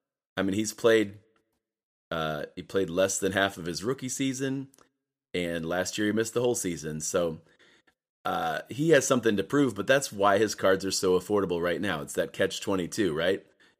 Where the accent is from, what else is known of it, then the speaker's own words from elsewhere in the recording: Canton, Ohio, United States; In fact, CJ McCollum is from my hometown. Shout out Canton Glen Oak High School.